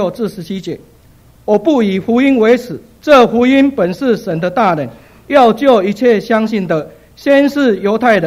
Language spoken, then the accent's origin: Chinese; Taiwan; 我在台湾长大，差不多我五岁的时候